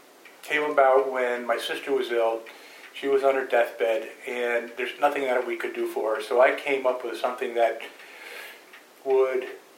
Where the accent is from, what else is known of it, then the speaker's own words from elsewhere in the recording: Port Chester, New York, United States; born there; now in Lakeville, United States; I was born in Port Chester, New York.